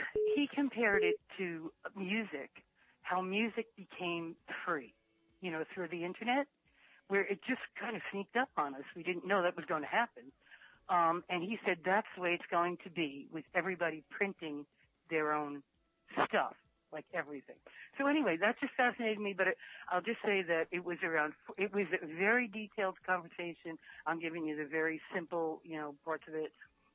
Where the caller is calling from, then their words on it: Hoboken, New Jersey, United States; I'm calling from Hoboken, New Jersey.